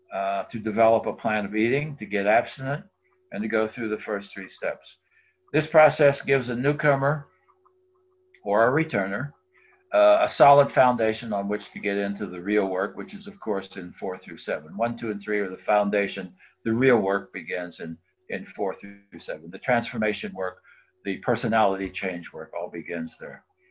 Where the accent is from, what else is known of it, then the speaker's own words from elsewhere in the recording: Hartford, Connecticut, United States; I'm from Connecticut, Hartford, Connecticut area.